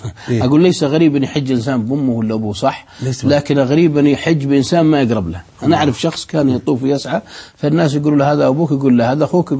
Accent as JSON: {"language": "Arabic", "country": "Saudi Arabia", "said": "عندنا في السعودية"}